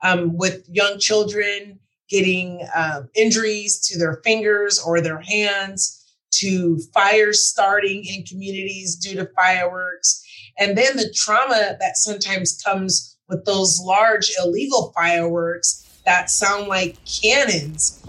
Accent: Los Angeles, California, United States; Growing up in South Los Angeles and then doing my middle school and high school years in the San Fernando Valley, it allowed me to really embrace this entire city

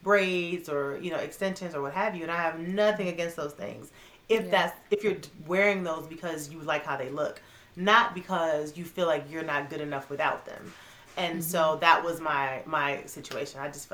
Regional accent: Cleveland, Ohio, United States; now in Michigan, United States; I'm from Cleveland, Ohio originally. I now live in Michigan.

